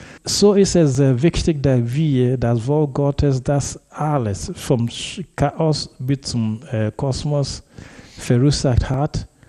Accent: Ghana; ich bin aus Ghana nie in Osteuropa gewesen

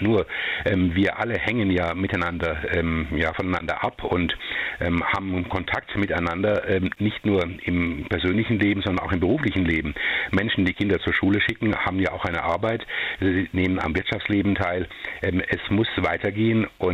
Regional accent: Germany; Ja, natürlich ist es ein Kulturwandel, wenn wir als Deutsche uns früher immer die Hände gegeben haben

